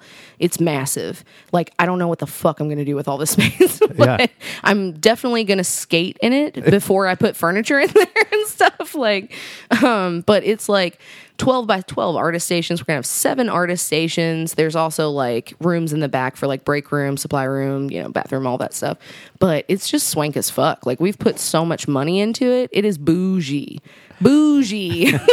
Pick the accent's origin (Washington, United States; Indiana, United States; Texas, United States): Indiana, United States; New Albany; shout outs to everybody in New Albany, though. Like, I'm so proud of my hometown.